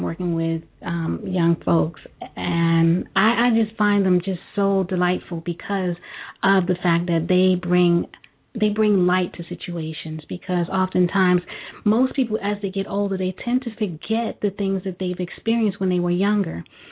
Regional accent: Brooklyn, New York, United States; also born or lived in Delaware; Yes, and I'm originally from Brooklyn as well.

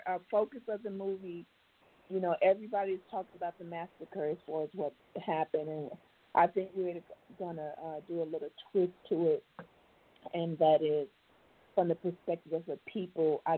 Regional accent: Morrison, Arkansas, United States; born there; I was born in Morrison, Arkansas, and I didn't really know anything about Black Wall Street.

